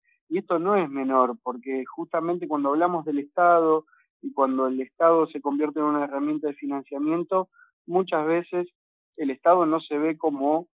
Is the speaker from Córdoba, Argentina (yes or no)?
no; Luis Beltrán, Río Negro, Argentina; uno también viene de una localidad muy pequeña. Yo vengo de Luis Beltrán, del corazón del Valle Medio